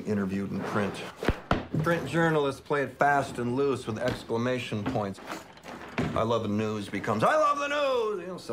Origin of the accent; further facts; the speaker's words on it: Nebraska, United States; I grew up in a town, outside Lincoln, Nebraska. My hometown was a road. I was a college freshman before I met a Democrat.